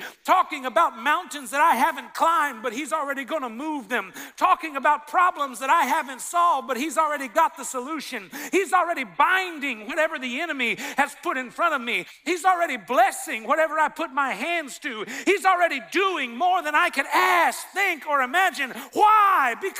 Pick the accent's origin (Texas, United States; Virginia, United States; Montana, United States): Texas, United States; Where I grew up in Texas, if you had the courage to call somebody a liar, you better enter into the laying of hands ministry pretty quick.